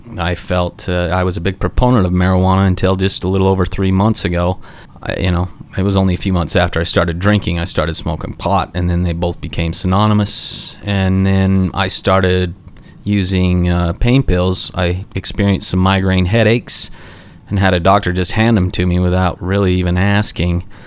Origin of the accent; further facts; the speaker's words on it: Salt Lake City, Utah, United States; born there; I was born in Salt Lake City back in 19...